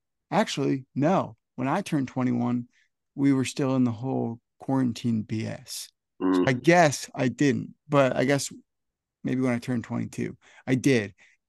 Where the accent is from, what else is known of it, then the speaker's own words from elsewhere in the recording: New Jersey, United States; I'm from Northern New Jersey, right?